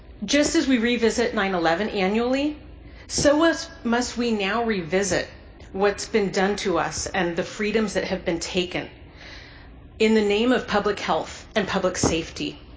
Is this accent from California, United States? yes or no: yes; California, United States; I'm a neurologist from Southern California